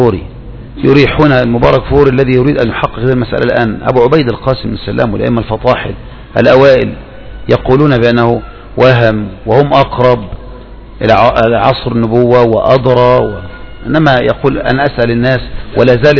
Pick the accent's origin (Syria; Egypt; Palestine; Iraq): Egypt